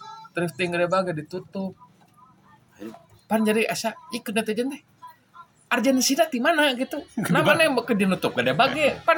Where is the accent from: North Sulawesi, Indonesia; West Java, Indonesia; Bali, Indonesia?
West Java, Indonesia; Sumedang; saya kan orang Sumedang